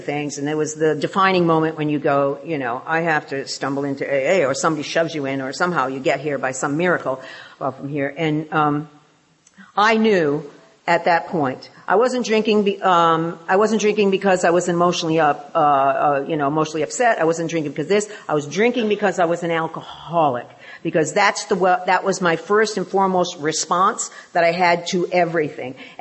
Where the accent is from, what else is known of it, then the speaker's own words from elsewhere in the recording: London, United Kingdom; it says on the thing that I am from London, so I mean, I'm sorry about the no Kate Middleton accent